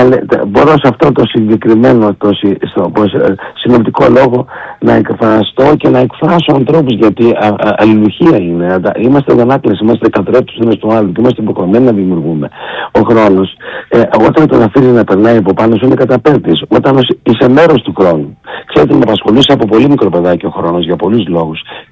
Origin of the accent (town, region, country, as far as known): Greece